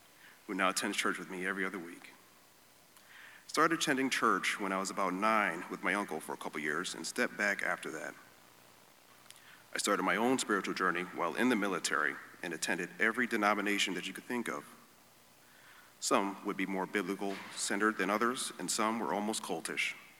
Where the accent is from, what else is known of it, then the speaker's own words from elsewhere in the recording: Schenectady, New York, United States; also born or lived in Virginia; I grew up in Schenectady. I lived here primarily my whole life, except for a short time in Virginia a couple of years ago.